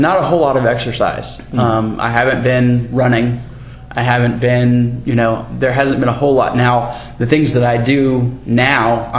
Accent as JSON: {"language": "English", "region": "the South", "country": "United States", "said": "I'm from the South, and you know, that's a staple of the diet."}